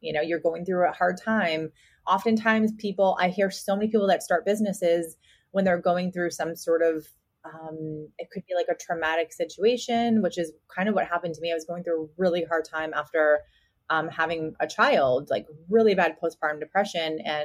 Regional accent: Chicago, Illinois, United States; now in Arizona, United States; And I'm a Chicagoan living in Arizona.

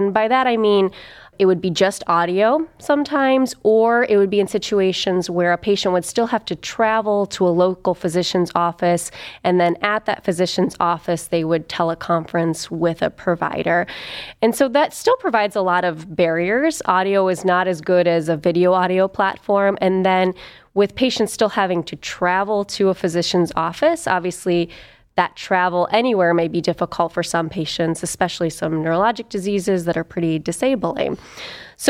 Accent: Toledo, Ohio, United States; So I'm from Ohio originally, from Toledo, and I went to undergrad just south of Cleveland at the College of Worcester

